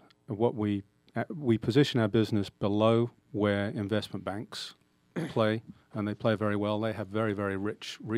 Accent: United Kingdom; moved away as an adult; now in United States; I'll start many years ago by explaining my accent. I grew up in the UK, left college and went into public accounting, which was general business training.

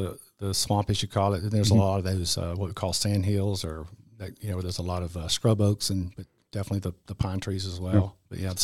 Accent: Reidsville, Georgia, United States; also born or lived in Metter; Yes, I was born in Metair, Georgia, but that was the closest hospital to Reidsville, Georgia, where I was raised, yes.

